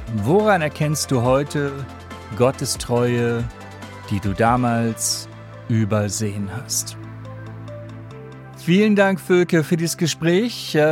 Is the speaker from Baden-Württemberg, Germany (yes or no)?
no; Hamburg, Germany; aus Hamburg